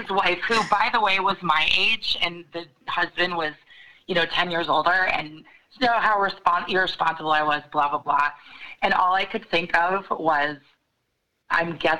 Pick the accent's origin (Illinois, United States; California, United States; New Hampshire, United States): Illinois, United States; Chicago; I'm from Chicago, and I got out of college